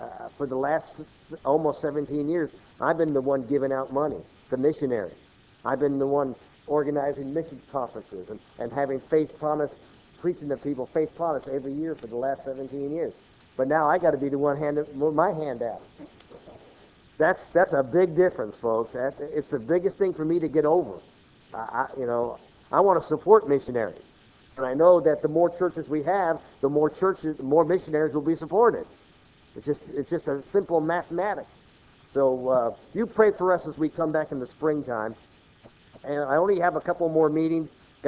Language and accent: English; Jersey City, New Jersey, United States; born there; And so I was born here in Jersey City, New Jersey, 1959.